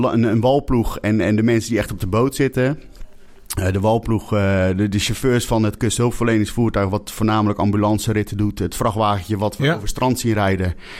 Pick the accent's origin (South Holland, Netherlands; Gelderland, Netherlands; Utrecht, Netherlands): South Holland, Netherlands; Katwijk; dan kunnen we zeggen, we zijn geboren en getogen in Katwijk